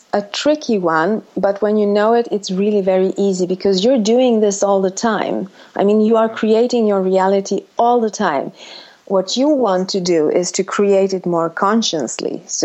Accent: Sweden; Well, I'm calling from Sweden. And I was born and raised in Sweden.

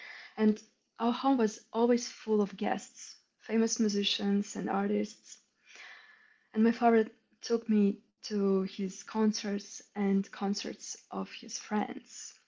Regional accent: Russia; So I grew up in Russia, often spending my school summer holidays in Europe.

